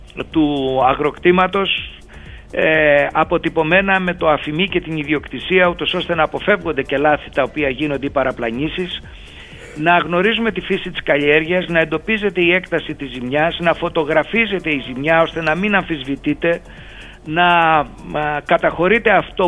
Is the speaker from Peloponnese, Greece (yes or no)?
yes; Peloponnese, Greece; και από την πατρίδα μου, την Αρκαδία, η οποία είναι μια ορεινή περιοχή